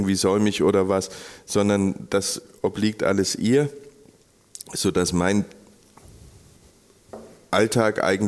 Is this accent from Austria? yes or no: no; Thuringia, Germany; Tatsächlich komme ich aus Thüringen